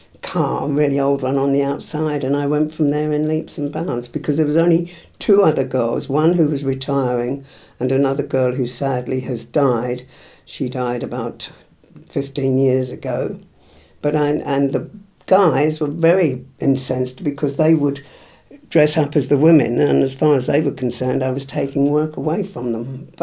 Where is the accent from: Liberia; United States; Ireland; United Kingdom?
United Kingdom; Cranham, London; born there; I was born in Cranham in Essex when it was a hamlet.